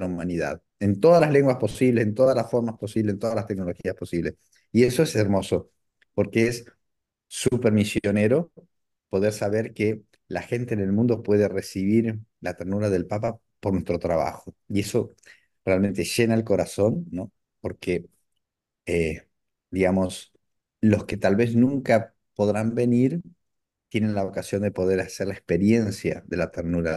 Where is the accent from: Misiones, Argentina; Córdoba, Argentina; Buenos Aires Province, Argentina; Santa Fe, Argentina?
Santa Fe, Argentina; moved away as an adult; now in Vatican City; yo soy un sacerdote argentino. Trabajo aquí en la Santa Sede desde hace 26 años. Y bueno, de mi diócesis de Santa Fe en Argentina, me ordenaron sacerdote en el año 1990.